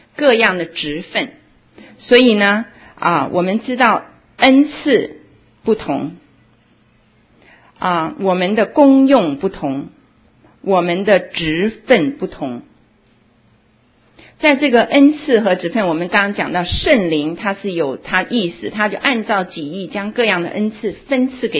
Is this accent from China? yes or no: yes; China; 我们就说我们中国人喜欢用一个字